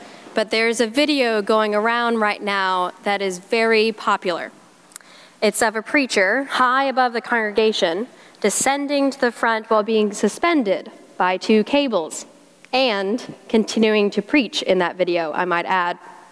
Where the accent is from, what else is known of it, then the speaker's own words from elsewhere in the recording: South Carolina, United States; accent: South Carolina; That's Yahweh Tsidkenu in Hebrew with my South Carolina accent.